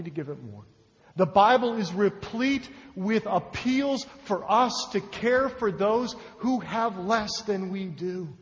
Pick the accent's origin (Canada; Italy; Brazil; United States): Canada; I grew up in Canada where the healthcare system is totally socialized.